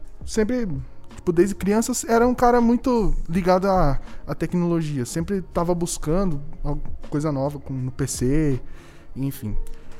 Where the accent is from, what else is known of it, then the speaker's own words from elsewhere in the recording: Guarapuava, Paraná, Brazil; also born or lived in Turvo; eu sou natural daqui de Guarapuava mesmo. É, morei por bastante tempo no interior do Turvo, na Ibema, que é um distrito. É, vivi minha infância lá. E aí voltei pra cá.